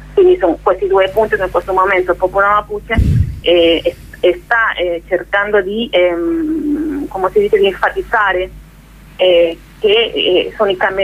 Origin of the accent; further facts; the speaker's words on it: Chile; Italian is a second language; anche per me come cilena, è la prima problematica, questa Costituzione